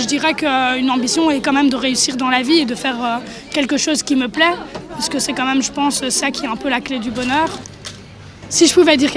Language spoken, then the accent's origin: French; Spain; c'est assez typique méditerranéen, c'est parce que comme je viens d'Espagne, bah, évidemment, j'ai aussi pris les caractéristiques de ce pays-là.